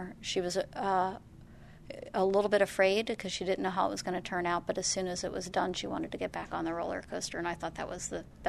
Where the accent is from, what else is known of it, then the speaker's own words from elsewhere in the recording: Clermont, Florida, United States; And like where I grew up in Claremont, it was all citrus groves, and those are all gone now.